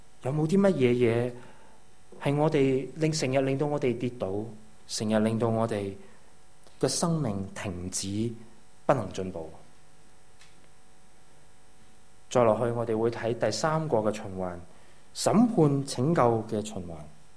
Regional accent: Malaysia; 我嘅家乡咧，马来西亚。

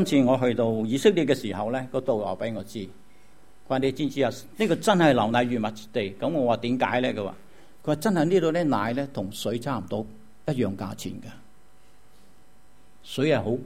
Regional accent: Guangdong, China; 我哋广东人最好嘢，揾食揾食

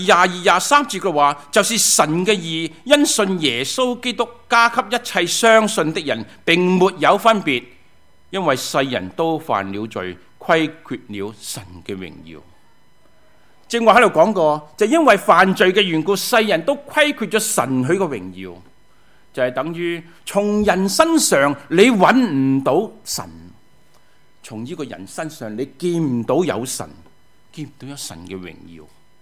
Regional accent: China; 就好像我们中国人所说的衣冠禽兽一样

